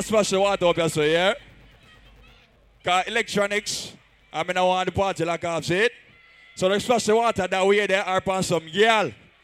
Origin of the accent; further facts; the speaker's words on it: Miami, Florida, United States; I represent Ecstatic Zone. I'm from Miami, Florida.